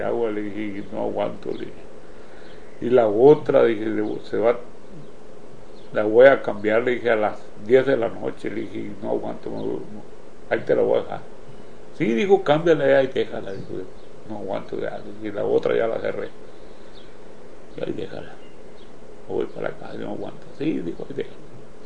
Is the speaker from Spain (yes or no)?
no; Mexico; Para mi tierra, sí. Sí. Cualquier rato. Uh-huh. Ahora ya no trabajo.